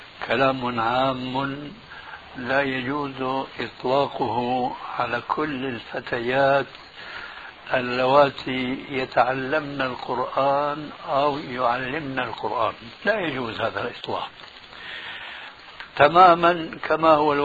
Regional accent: Damascus, Damascus Governorate, Syria; نحن نعرف هناك في دمشق ونعرف هنا

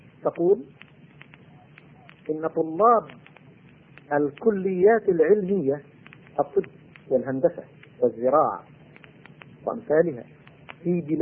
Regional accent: Yemen; أخبرني مهندس من بلادنا اليمن

